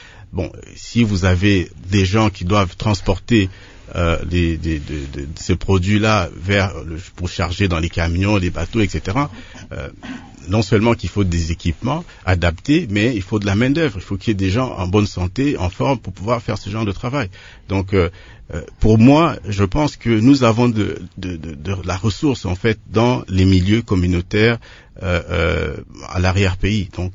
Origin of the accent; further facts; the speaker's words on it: Sankuru, DR Congo; moi je viens du Sankuru